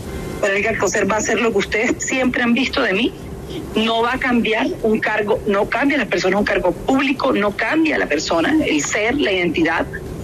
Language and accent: Spanish; Colombia; tenemos como colombianos y colombianas que respetarnos, no agredirnos.